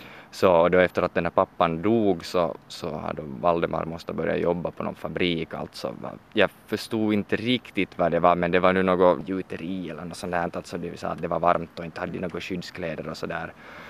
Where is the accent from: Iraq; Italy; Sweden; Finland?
Finland; att vi är från Finland och vi tänkte komma och besöka byn, att vi talar också svenska.